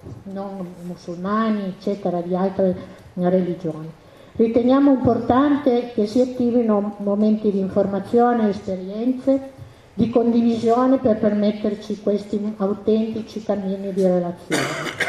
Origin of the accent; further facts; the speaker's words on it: Dormelletto, Piedmont, Italy; vengo da Dormelletto.